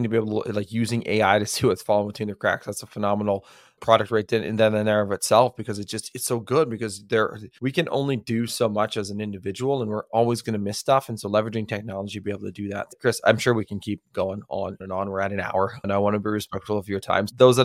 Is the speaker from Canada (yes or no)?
yes; Canada; I'm Canadian, so of course I'm going to have a hockey reference on stops and starts.